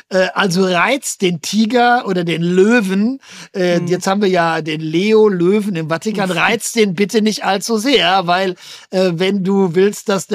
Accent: Werl, North Rhine-Westphalia, Germany; meine Heimatstadt Werl

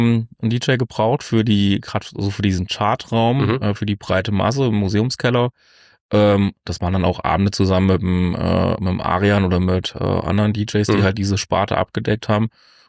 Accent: Künzell, Hesse, Germany; also born or lived in Lauterbach; schon in Künzell in den Kindergarten gegangen und auch in Künzell zur Grundschule, in Petersberg zur Realschule. Also ich habe meine Kindheit eigentlich größtenteils in der Fuldaer Umgebung verbracht.

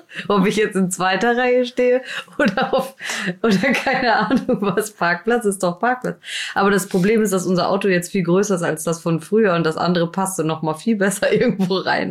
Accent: Berlin, Germany; born or raised there

